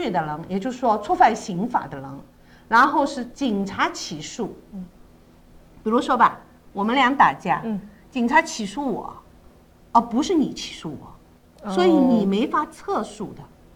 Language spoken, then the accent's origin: Chinese; China; 我们中国人有句话叫家丑不外扬